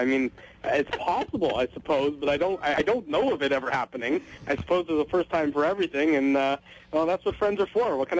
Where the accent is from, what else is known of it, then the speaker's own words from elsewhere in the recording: Winnipeg, Manitoba, Canada; I was from Winnipeg, and we got to talking hockey